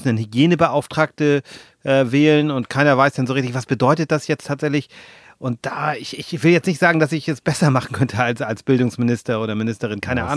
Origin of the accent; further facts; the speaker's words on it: Lübeck, Schleswig-Holstein, Germany; wenn ich jetzt aus meiner Heimat Lübeck, sage ich mal so ein Beispiel